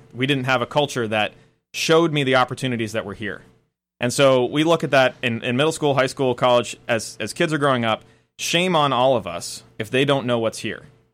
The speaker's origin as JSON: {"language": "English", "town": "Cumberland", "region": "Maine", "country": "United States", "tie": "born or raised there"}